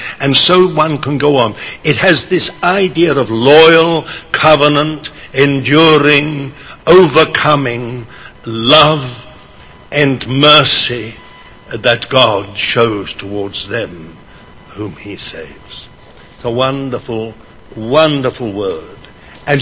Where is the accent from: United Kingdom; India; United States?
United Kingdom; born there; I was born in Britain by basically an accident.